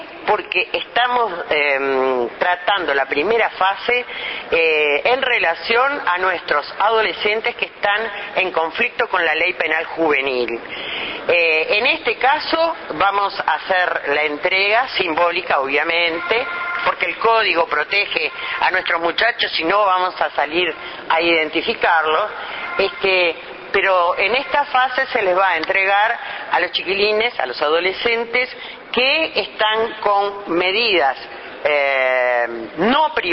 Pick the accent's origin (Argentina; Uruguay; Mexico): Uruguay; esto lo digo con muchísimo orgullo como uruguaya y como ciudadana